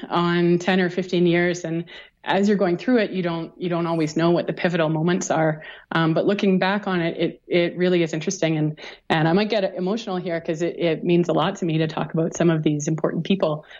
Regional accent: Canada; also born or lived in East Africa; I grew up partly in East Africa and partly in different parts of Canada.

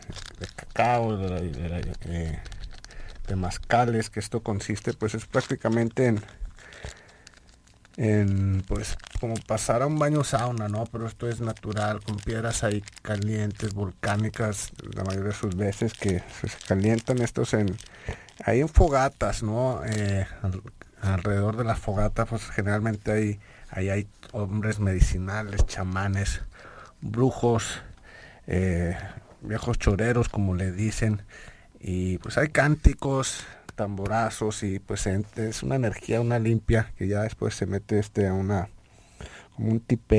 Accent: Mexico; como mi experiencia como mexicano

